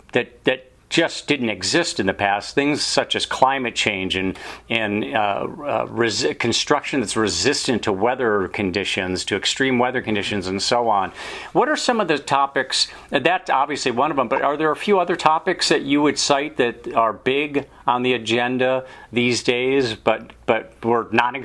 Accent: Northeast, United States; as you know, I grew up in the Northeast, so I know what you're in for just in terms of the fall colors and all.

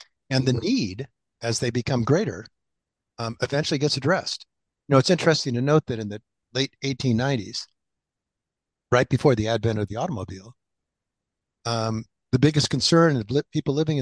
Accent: Fairfax, California, United States; I grew up in Fairfax, California. It's in Marin County, and it's about 10 miles from the major freeway artery.

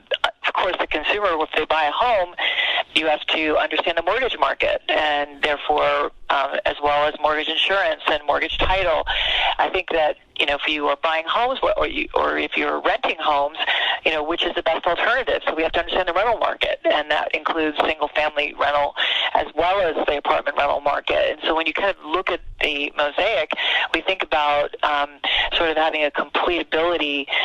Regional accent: New York, United States; now in Cleveland, United States; And being a New Yorker and meeting a Clevelander, I fell in love with my husband, and he wanted to raise his family in the Cleveland area where his parents were and his siblings.

